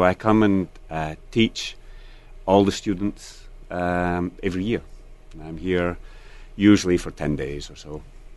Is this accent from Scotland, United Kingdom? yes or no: yes; Glasgow, Scotland, United Kingdom; born there; I was born in Glasgow.